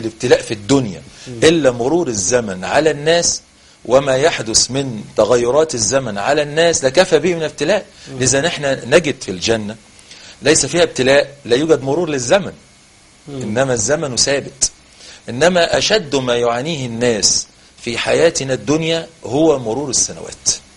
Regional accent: Egypt; انما عندنا في مصر وانا يعني يا حاج يعني هي من تقدمت في السن.

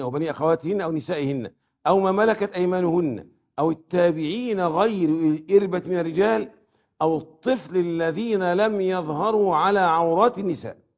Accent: Egypt; إحنا في مصر بنسمي إيه؟

